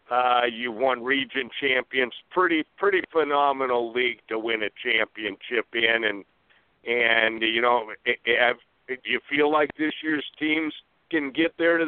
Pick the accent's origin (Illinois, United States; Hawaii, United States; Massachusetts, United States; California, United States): California, United States; Cliff, no air conditioning, growing up in Selwood, up in the upstairs, summer nights, black and white transistor radio. You know, was it KFI?